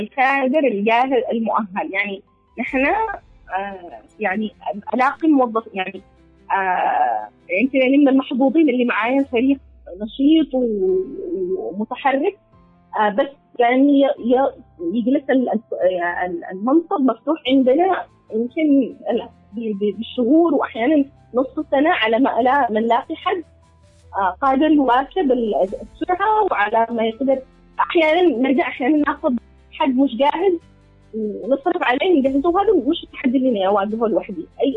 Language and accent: Arabic; Yemen; لأنه بالنهاية هو بيجلس عندنا في اليمن بينتهي الموضوع